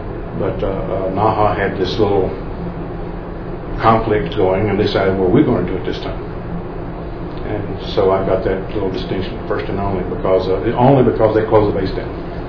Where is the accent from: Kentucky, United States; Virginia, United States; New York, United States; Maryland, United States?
Kentucky, United States; Barbourville; born there; also born or lived in Illinois; Okay, I was born in Barberville, Kentucky in 1946. My dad was Air Force, so I got to move around all over everywhere. Spent the first 5 years of my life in the Kentucky area. Kentucky, Illinois.